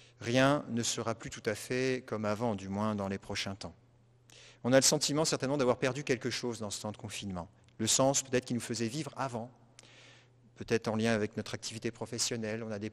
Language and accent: French; Quebec, Canada; semaines de confinement, du moins chez nous au Québec, ça fait 7 semaines.